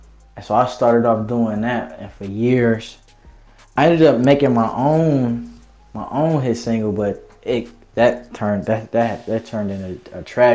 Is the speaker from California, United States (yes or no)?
no; Detroit, Michigan, United States; You know, I'm hailing from Detroit, 313. Detroit, stand up.